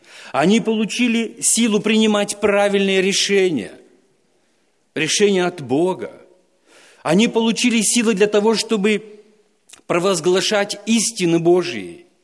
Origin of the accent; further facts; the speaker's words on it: Moldova; first language Moldovan; Russian is a second language; Мой родной язык молдавский, или сейчас, как говорится, румынский, но благо, что я знаю немного русский язык.